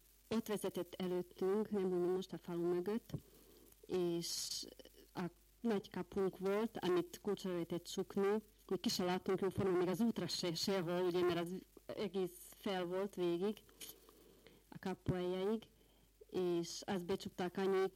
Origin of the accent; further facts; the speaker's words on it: Tarna, Hungary; tarnai lakos, két gyermekem van. Itt születtem Tarnán, a falu végén laktunk egy szobás, egy konyhás lakásban először.